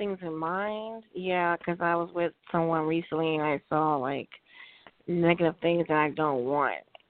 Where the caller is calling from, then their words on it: California, United States; From California.